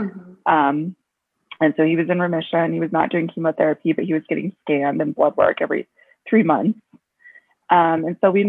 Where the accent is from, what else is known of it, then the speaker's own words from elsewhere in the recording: Billings, Montana, United States; I was living in Billings at the time, and I grew up in Billings, and so we were like readjusting to Montana